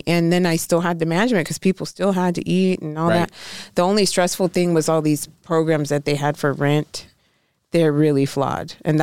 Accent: Brazil; And yes, I'm from Brazil, too.

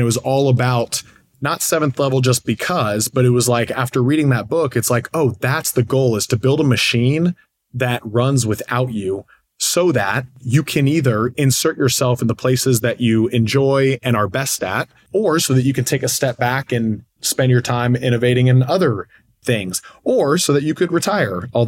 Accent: Austin, Texas, United States; I went to Texas A&M. I was born and raised in Austin, and I moved back to Austin.

